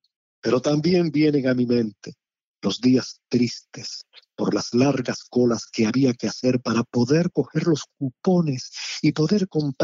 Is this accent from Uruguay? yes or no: no; Cuba; Recuerdo durante mi niñez en Cuba lo difícil que fue conseguir una bicicleta china.